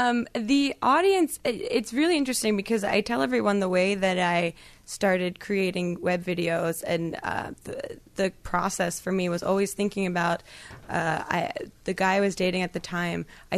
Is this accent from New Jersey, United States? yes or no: yes; New Jersey, United States; now in Brooklyn, United States; No, I grew up in New Jersey originally, and I went to college in North Jersey.